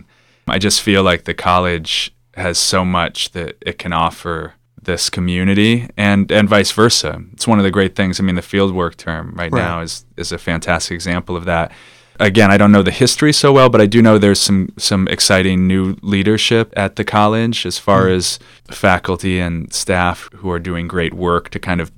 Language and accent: English; Massachusetts, United States; now in Bennington, United States; I'm saying we not only because I can't really call myself a Vermonter if I've only been here 4.5 years, but I'm from Western Massachusetts